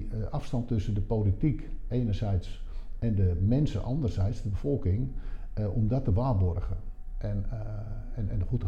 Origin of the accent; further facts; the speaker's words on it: Amsterdam, North Holland, Netherlands; born there; now in Weesp, Netherlands; Ik ben geboren Amsterdammer, dus dan word je nooit een echte Weesper, zeggen de echte Weespers dan altijd